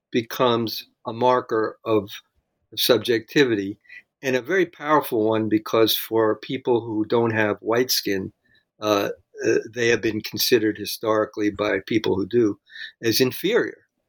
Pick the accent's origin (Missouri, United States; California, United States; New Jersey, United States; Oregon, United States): New Jersey, United States; Jersey City; I came from Jersey City.